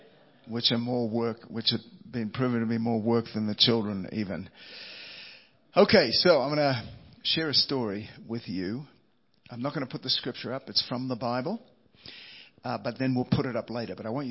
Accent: Australia; moved away as an adult; now in Denver, United States; I'm originally from the South, the South of the world, Australia, but came over to this part of the world to finish some of my studies, met a girl in California.

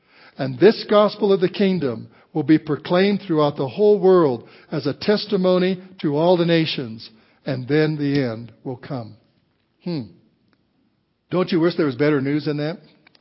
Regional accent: Walsenburg, Colorado, United States; my hometown of Walsenburg, Colorado

